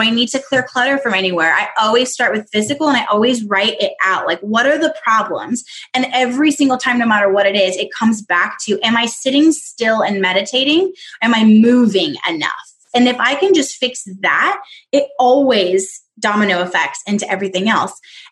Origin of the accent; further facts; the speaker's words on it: California, United States; I'm from Southern California.